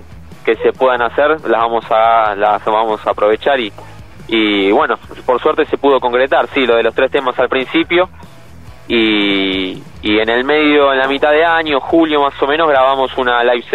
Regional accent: Buenos Aires, Argentina; Nosotros somos de Zona Sur, somos cuatro integrantes, la mitad somos de Herley, Avellaneda, por supuesto, y los otros dos son de Florencio Varela. Somos de Zona Sur, nosotros.

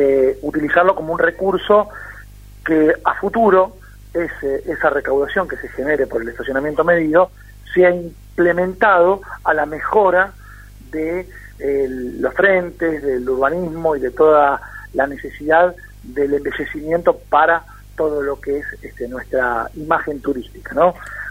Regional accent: San Clemente, Buenos Aires Province, Argentina; now in Mar de Ajó, Argentina; yo soy nacido, criado en San Clemente, pero hoy me toca vivir por cuestiones familiares en Mar de Ajó

